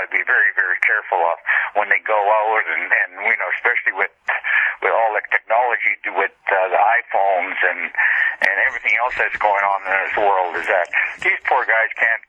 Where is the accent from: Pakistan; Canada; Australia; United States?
Canada; Riverton, Manitoba; as a young adult and a young person growing up in my hometown of Riverton